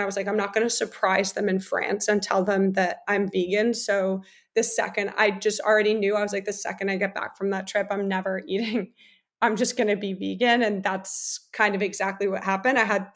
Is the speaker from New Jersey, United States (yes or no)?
yes; New Jersey, United States; also born or lived in Germany; I was born in America. And then I did 3rd grade and part of 4th grade in Germany, and then moved to New Jersey. But I also went to a German school as well as an American school.